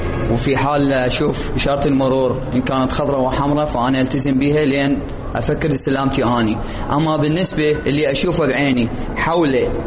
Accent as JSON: {"language": "Arabic", "country": "Iraq", "said": "وعندنا هواي متخلفين ببغداد وبالعراق"}